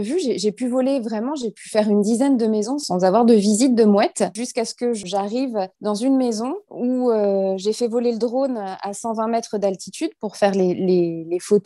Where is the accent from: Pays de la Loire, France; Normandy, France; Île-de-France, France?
Normandy, France; parce qu'en tant que Normande, je suis venue plusieurs fois dans ma vie à Oulgat et sur la côte